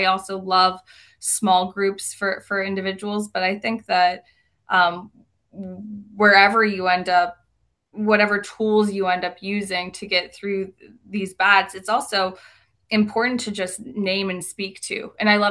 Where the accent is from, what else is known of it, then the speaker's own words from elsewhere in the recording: Appalachia, United States; I grew up in a pretty depressed area myself, and you know, very rural Appalachian background.